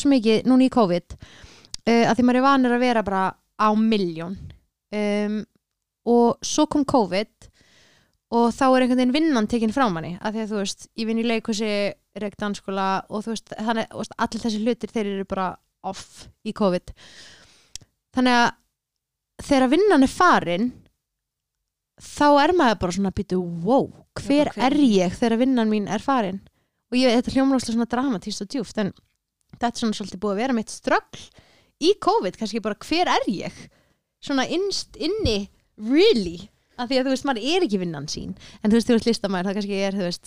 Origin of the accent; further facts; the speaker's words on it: Akureyri, Northeastern Region, Iceland; ég er frá Akureyri